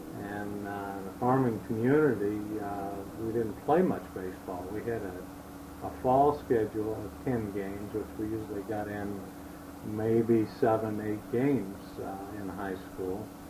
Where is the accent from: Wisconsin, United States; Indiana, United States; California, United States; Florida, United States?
Indiana, United States; also born or lived in Hamilton, Ohio; And my parents actually lived over in Indiana, and that Hamilton was the closest hospital. And I was raised in Indiana.